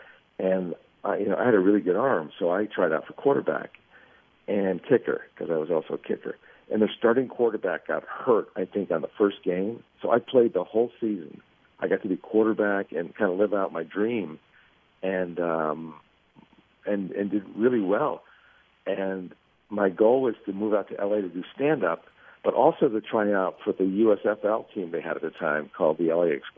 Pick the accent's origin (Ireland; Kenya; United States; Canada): United States; Bridgeport, Connecticut; He grew up in Hartford. I grew up in Bridgeport, Connecticut.